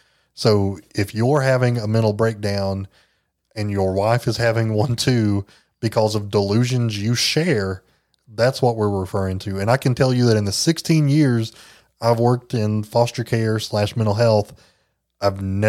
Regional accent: England, United Kingdom; I'm from England originally.

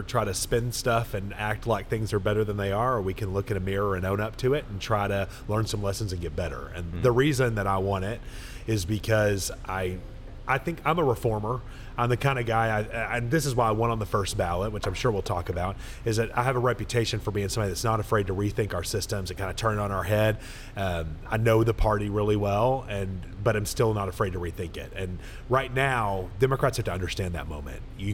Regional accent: Texas, United States; I'm a guy from Deep East Texas. I grew up on a Purple Hole pea farm in Bowie County.

